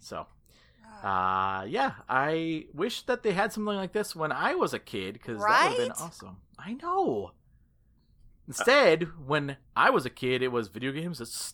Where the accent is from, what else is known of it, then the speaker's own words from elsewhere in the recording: Wisconsin, United States; this is from the Wisconsin State Journal, my home state.